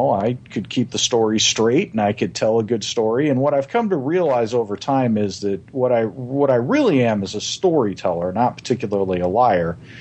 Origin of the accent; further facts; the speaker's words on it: Las Vegas, Nevada, United States; I was born and raised in Las Vegas. I spent actually 21 years of my life there